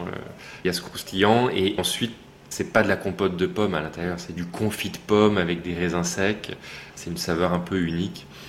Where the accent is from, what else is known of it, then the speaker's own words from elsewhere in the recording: Auvergne-Rhône-Alpes, France; moved away; j'ai assez peu connue parce que je suis devenu danseur, je suis parti, j'ai quitté la Savoie.